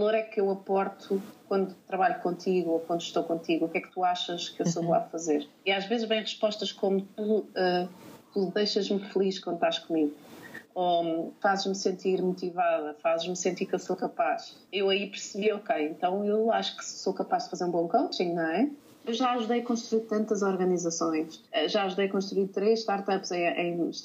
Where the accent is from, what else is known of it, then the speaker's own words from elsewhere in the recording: Portugal; Eu sou portuguesa.